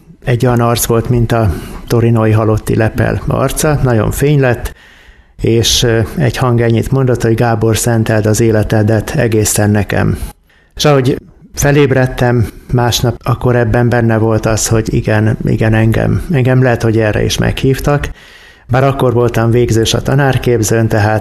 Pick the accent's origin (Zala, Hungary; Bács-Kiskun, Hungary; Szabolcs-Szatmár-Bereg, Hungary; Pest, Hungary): Bács-Kiskun, Hungary; Tázlár; egy kis faluból származom, Tázdárról. Talán sok kiskunhalasi számára ismerős, hogy közelben található. Hát ott nevelkedtem egy egyszerű falusi környezetben. Ott végeztem a általános iskolát